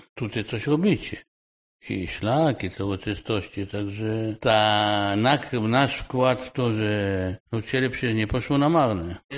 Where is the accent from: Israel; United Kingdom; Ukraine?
Israel; jestem z Izraela.